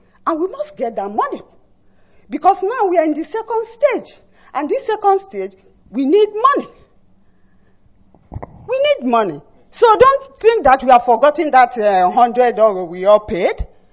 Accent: Arochukwu, Abia, Nigeria; I come from Achari Hechiowa in Aruchukwu local government. In Biafra land.

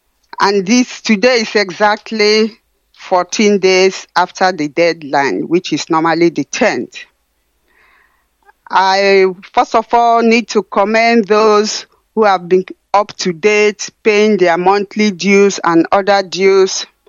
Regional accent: Ihechioma, Nigeria; I'm from Ihechioma in Biafra land.

